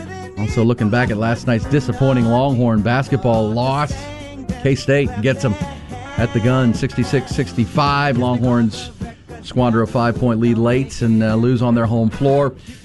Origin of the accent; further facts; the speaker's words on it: Houston, Texas, United States; you know I grew up in Houston, so he was a local TV guy at KHOU and then one of the other stations down there in Houston